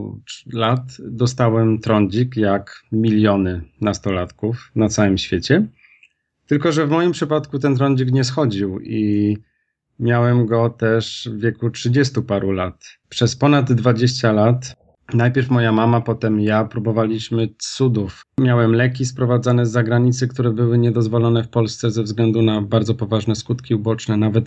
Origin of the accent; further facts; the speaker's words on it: Kraków, Lesser Poland, Poland; pochodzę z Krakowa, mam jeszcze 30 parę lat.